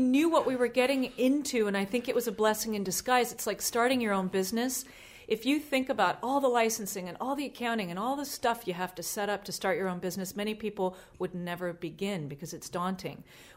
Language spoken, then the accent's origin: English; Canada; also born or lived in Edinburgh, United Kingdom; I moved to Europe from the States. I'm actually Canadian. And I moved to Europe, and I was singing in some French bands over there.